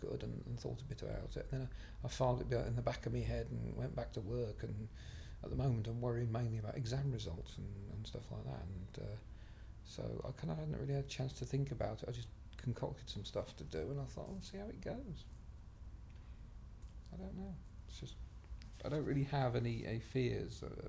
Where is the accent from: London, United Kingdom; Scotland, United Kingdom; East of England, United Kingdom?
East of England, United Kingdom; Bedford; also born or lived in Wales; I grew up in Bedford and was there for the best part of 18 years and went off to university in Wales